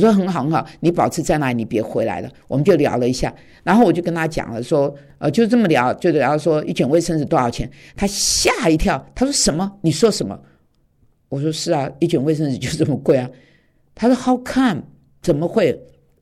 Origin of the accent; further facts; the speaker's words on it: China; 这是我中国人